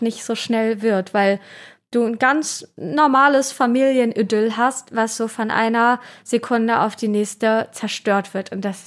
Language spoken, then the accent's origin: German; Wismar, Mecklenburg-Vorpommern, Germany; Der lag ja lange vor Wismar und der Insel Pöhl. Und vielleicht wisst ihr das, das ist meine Heimat. Genau da bin ich aufgewachsen. Da habe ich ganz viel Zeit verbracht und tue das immer noch.